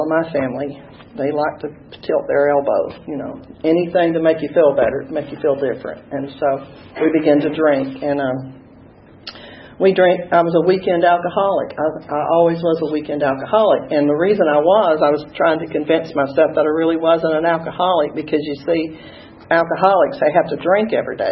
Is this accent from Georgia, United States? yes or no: yes; Sparks, Georgia, United States; also born or lived in Nashville, Georgia; I was born in a little town in South Georgia. It was called Sparks. Well, actually, I was born in Berrien County, but that's Nashville, Georgia, and we moved to Sparks.